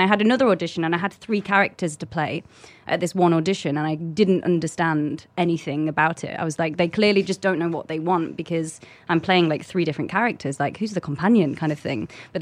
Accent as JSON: {"language": "English", "town": "Blackpool", "region": "North West England", "country": "United Kingdom", "tie": "born or raised there", "said": "I technically really did grow up in a theme park."}